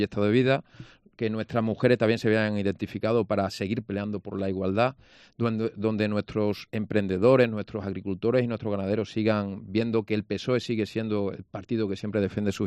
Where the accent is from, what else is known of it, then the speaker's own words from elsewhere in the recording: Valverde de Leganés, Extremadura, Spain; después del sábado que tuve la presentación en mi pueblo, con la agrupación local de Valverde de Leganés, pero también con la presencia, yo diría, de la unanimidad de la provincia de Badajoz